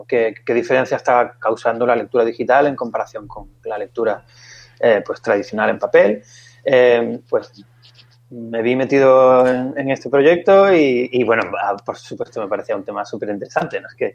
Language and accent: Spanish; Seville, Andalusia, Spain; now in Valencia, Spain; yo soy de Sevilla. Y bueno, pues por avatares del destino acabé en Valencia